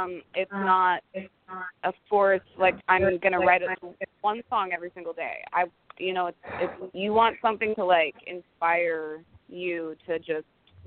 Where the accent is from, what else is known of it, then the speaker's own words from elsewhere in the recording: California, United States; I actually grew up in Silicon Valley, the Bay Area.